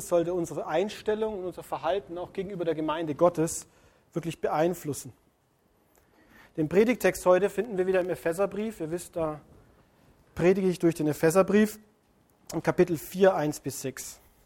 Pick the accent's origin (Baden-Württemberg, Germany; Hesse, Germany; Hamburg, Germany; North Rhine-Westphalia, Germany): Baden-Württemberg, Germany; ich bin noch ein bisschen sehr verbunden mit meinem Heimatland, dem Schwäbeländle